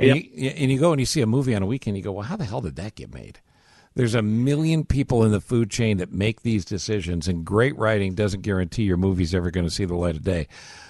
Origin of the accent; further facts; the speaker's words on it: Ithaca, New York, United States; Yeah, I grew up in Ithaca.